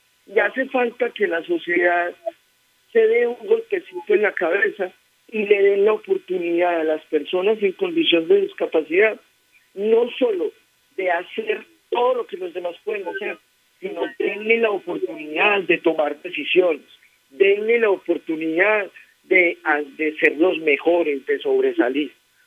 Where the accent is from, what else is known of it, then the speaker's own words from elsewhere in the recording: Antioquia, Colombia; Yo soy antioqueño, pero ya de todo el país, porque he tenido una oportunidad preciosa de poder ejercer mi profesión en Bogotá y recorrer diferentes partes del país.